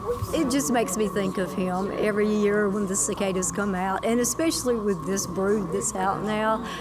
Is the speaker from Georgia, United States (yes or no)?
yes; Eastman, Georgia, United States; now in Macon, United States; from Macon, Georgia, originally from Eastman, Georgia.